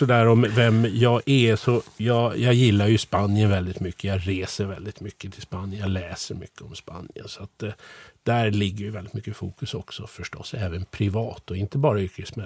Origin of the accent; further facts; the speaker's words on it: Sweden; Jag är ju född och uppvuxen i Sverige och jag gillar ju Sverige jättemycket. Jag bor ju här med min familj